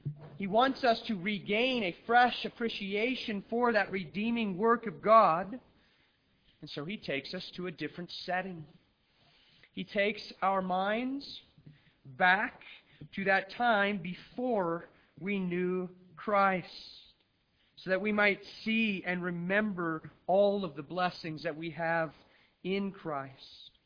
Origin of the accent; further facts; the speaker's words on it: Colorado, United States; You know, I grew up here in Colorado